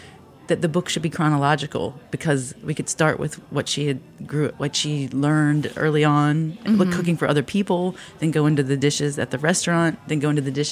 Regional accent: Philippines; I am a Filipino.

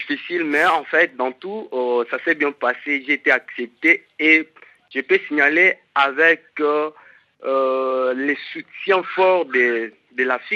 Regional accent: Kasaï-Central, DR Congo; je suis en République démocratique du Congo. En fait, je suis du Kassai central. J'ai dit Kassai occidental.

